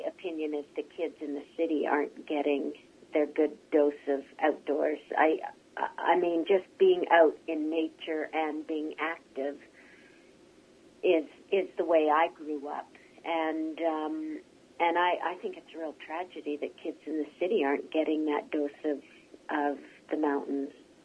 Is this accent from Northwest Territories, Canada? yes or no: yes; Inuvik, Northwest Territories, Canada; born or raised there; also born or lived in Quebec / Fort Smith / Whitehorse / Ottawa